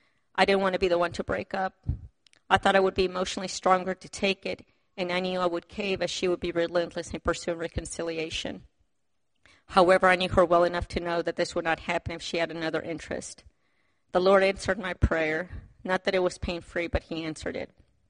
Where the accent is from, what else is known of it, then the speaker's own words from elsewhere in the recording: Lima, Peru; moved away; I grew up in Lima, Peru, and I was 4 out of 5 kids.